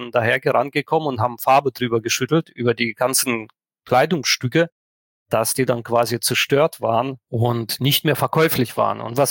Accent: Krasnodar Krai, Russia; also born or lived in Tajikistan; in Turbsee geboren, also nähe Sotschi. Das hatte ich aber in unserem Vorgespräch gar nicht erzählt, sondern in Tadschikistan. Und wir sind dann übergesiedelt an die Schwarzmeerküste, einer der schönsten Regionen Russlands letztendlich.

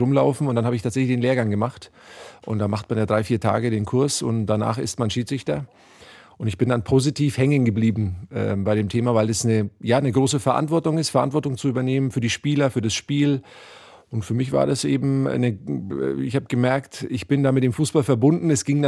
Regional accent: Nuremberg, Bavaria, Germany; born there; ich bin ja in Nürnberg geboren, in der Haller-Wiesen-Klinik.

